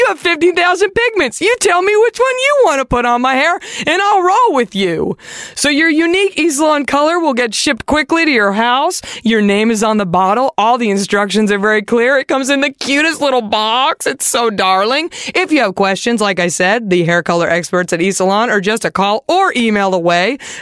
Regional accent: the South, United States; See, because I was raised in the South in the 90s, my mom used to do perms on me in the kitchen from like the drugstore.

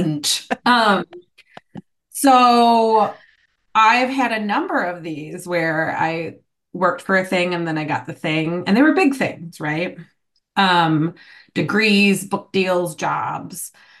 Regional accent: Illinois, United States; moved away as an adult; also born or lived in Boston / Spain / Edinburgh / Louisiana; I moved from Illinois to Boston when I was 18, and then from Boston to Spain, and then Spain back to Boston, and then Boston to Edinburgh, Scotland, and then Edinburgh, Scotland to Louisiana, obviously

